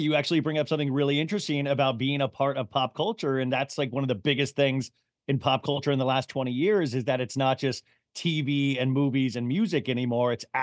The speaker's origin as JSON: {"language": "English", "town": "Olathe", "region": "Kansas", "country": "United States", "tie": "born or raised there", "also_born_or_lived": "Columbus, Ohio / Paradise Valley, Arizona", "said": "Yeah, I was born in Columbus, Ohio, but mainly I grew up in Olathe, Kansas, because my dad was a salesman. So we moved there and then spent the rest of my time in like Paradise Valley, Arizona, where my dad still lives and my sister."}